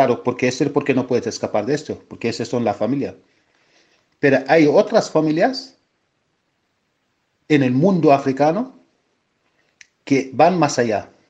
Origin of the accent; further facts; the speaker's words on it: Mauritania; Spanish is a second language; soy de Mauritania.